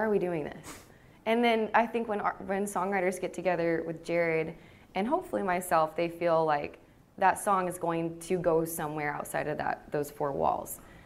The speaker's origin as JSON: {"language": "English", "town": "Amarillo", "region": "Texas", "country": "United States", "tie": "born or raised there", "said": "I grew up in Amarillo, Texas, so I was raised on the classic country and red dirt country"}